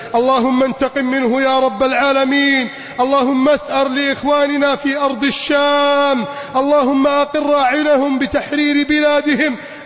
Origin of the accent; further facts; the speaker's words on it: Egypt; اللهم احفظ بلدنا مصر من كيد الكائدين